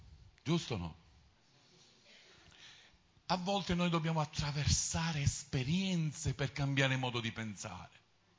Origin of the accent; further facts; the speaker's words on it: Palermo, Sicily, Italy; no, da buon palermitano, come si dice?